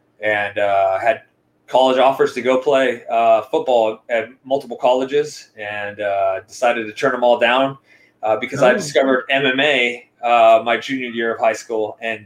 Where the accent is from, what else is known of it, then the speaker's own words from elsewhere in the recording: United States; I am Colombian American and I'm proud to be an American.